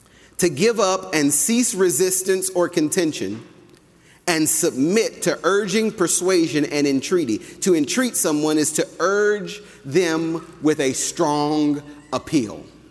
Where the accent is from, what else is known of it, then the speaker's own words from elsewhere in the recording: Atlanta, Georgia, United States; moved away; I'm from Atlanta, Georgia. But I don't reside in Atlanta, Georgia. Why? That'd be a long drive to work. Atlanta, Georgia shaped a lot of my nature.